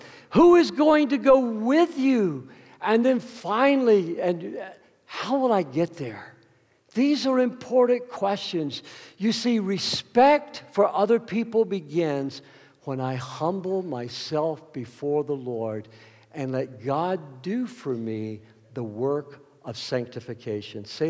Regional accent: United States; And I just, as an American, I'm so proud to see that, the long history we have.

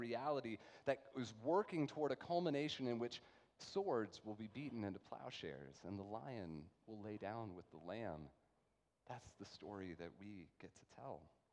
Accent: Allen, Texas, United States; also born or lived in Richardson; I'm from Allen. I lived here in Richardson until I was about 10. My family moved up to the northern suburbs when I was in fourth grade.

